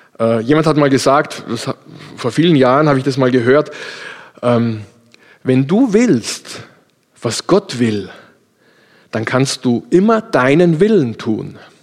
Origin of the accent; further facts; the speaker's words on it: Austria; Und wir haben bei uns in Österreich so einen netten Ausdruck